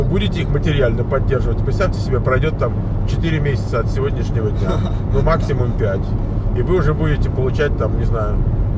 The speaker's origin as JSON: {"language": "Russian", "region": "Moscow", "country": "Russia", "moved": "as an adult", "said": "Ты знаешь, в 20 лет я приехал в Киев из Москвы."}